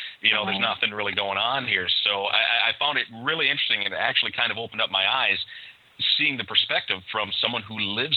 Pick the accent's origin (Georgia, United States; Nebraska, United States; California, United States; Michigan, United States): Michigan, United States; Sault Ste. Marie; As a matter of fact, my hometown, Sault Ste. Marie, Michigan, was first discovered in the 1600s as well.